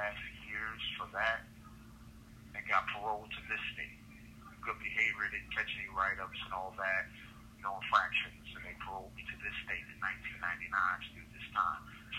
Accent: Philadelphia, Pennsylvania, United States; I'm originally from Philadelphia.

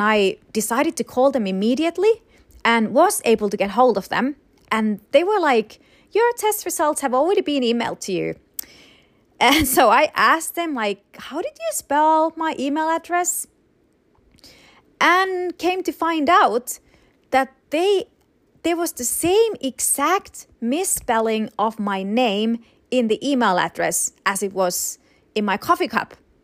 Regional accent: Rovaniemi, Lapland, Finland; especially to my hometown, Rovaniemi, which is considered Santa's hometown

